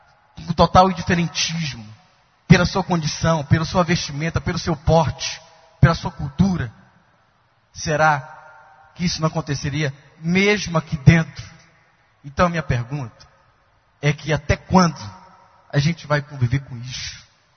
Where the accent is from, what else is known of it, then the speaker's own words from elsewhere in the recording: Fortaleza, Ceará, Brazil; de uma criação dentro da comunidade evangélica, nasci, sou natural do Ceará, de Fortaleza, e tenho um avô pastores e fui muito tempo frequentador, assíduo, feito até membro da Igreja Assembleia de Deus